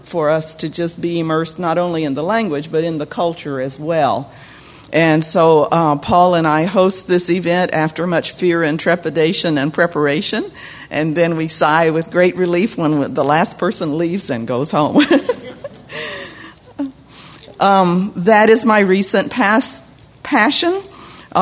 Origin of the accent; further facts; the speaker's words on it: Oklahoma, United States; I grew up in Oklahoma in the heart of the Muscogee Creek Nation. And so I grew up speaking the language. My family was bilingual.